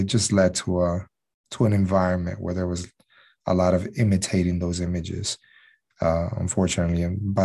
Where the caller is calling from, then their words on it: Houston, Texas, United States; I'm connecting from Houston, Texas.